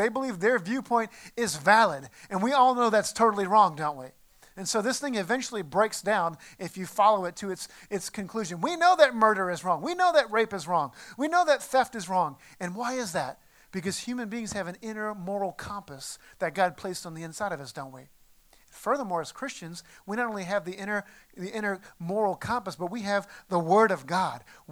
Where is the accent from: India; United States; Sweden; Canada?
Sweden; first language Swedish; English is a second language; to lead the prayer meeting in Swedish because I can't think as creatively in English as I can in my native tongue.